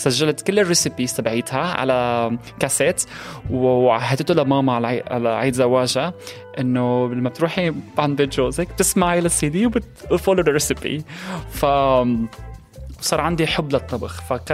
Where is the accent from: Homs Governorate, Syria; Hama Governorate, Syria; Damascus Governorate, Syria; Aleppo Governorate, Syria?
Aleppo Governorate, Syria; Aleppo; moved away; also born or lived in Egypt / Turkey; من حلب سوريا، طلعت من سوريا بال 2012 آخر 2012 بسبب الحرب. رحنا على مصر أنا وأهلي، قعدت بمصر تقريبا سنة، بعدين تركت أهلي رحت على تركيا لحالي. فعشت بتركيا تقريبا سنتين.